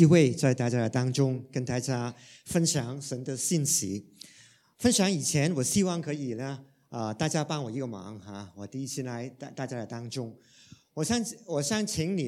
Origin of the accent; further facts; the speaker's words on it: Hong Kong; first language Cantonese; Chinese is a second language; 其实呢，我平常不是一个说普通话的人，平常呢，我是一个说广东话的人，我在香港成长，所以呢，我说的普通话都是很普通，很普通的普通话。